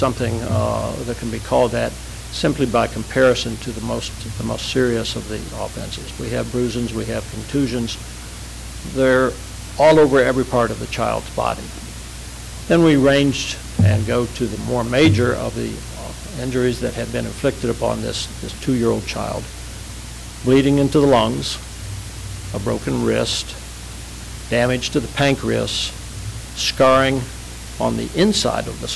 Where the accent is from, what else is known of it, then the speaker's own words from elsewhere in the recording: Fort Worth, Texas, United States; from Fort Worth.